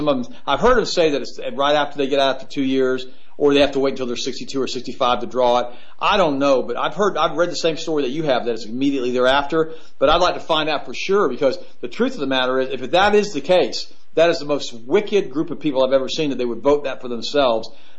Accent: United States; But I am proud that I'm an American

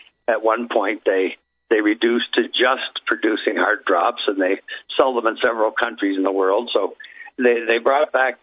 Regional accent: Canada; and I'm from Canada, so in the wintertime, I would leave the bedroom window right over the head of my bed, cracked open

